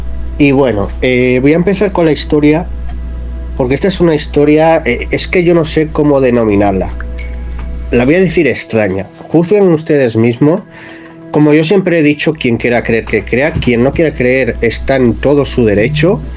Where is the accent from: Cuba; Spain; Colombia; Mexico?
Spain; yo soy de España.